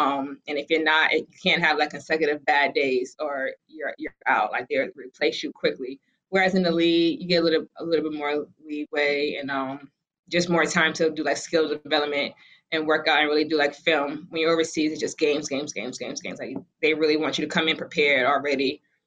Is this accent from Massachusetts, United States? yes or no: yes; Boston, Massachusetts, United States; Like I'm from Boston and I know when Ray Allen was there